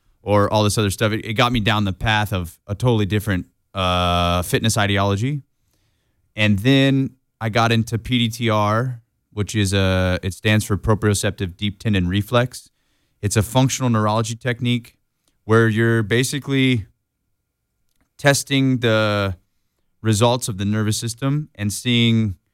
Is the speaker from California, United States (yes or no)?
yes; Willows, California, United States; I'm from Willows, close, and went to Butte, then went to Chico State.